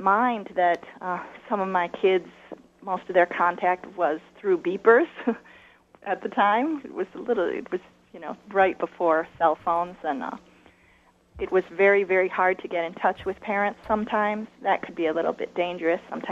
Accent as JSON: {"language": "English", "town": "Chicago", "region": "Illinois", "country": "United States", "tie": "born or raised there", "said": "I really believed that for myself as a child growing up in Chicago."}